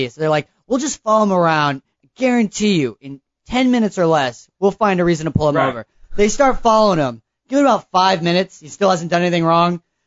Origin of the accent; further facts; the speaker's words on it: Texas, United States; like right outside of the town that I grew up in Texas